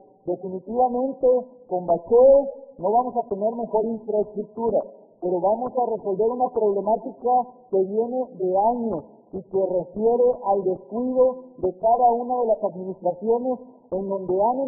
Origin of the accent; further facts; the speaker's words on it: Bahía de Banderas, Nayarit, Mexico; Y así están en la mayoría de los pueblos de donde yo vengo, que es Bahía de Banderas.